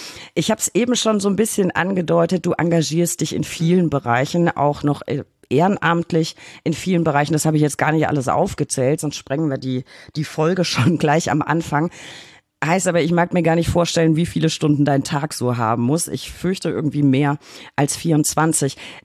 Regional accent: Bavaria, Germany; in meiner Heimat Unterfranken.

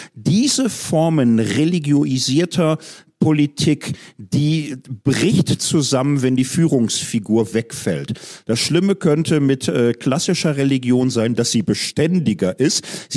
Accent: Germany; Ich komme ja aus Deutschland, man hört's.

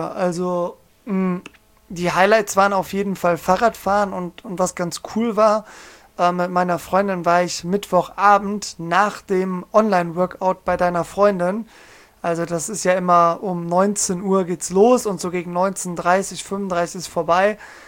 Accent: North Rhine-Westphalia, Germany; Also ich komme ja hier aus Nordrhein-Westfalen, Oberbergischer Kreis für alle Ortskundigen.

